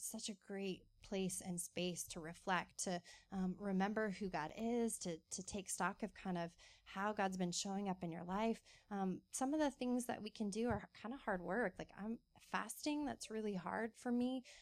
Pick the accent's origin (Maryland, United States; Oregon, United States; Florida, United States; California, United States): California, United States; now in Austin, United States; I'm not from Austin. I'm from California. So getting to come here, I'm like, it is so true.